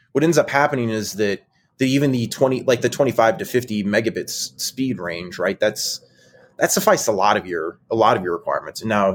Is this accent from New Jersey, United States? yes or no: no; Illinois, United States; where my grandparents are from and where I grew up in part in Southern Illinois and rural Illinois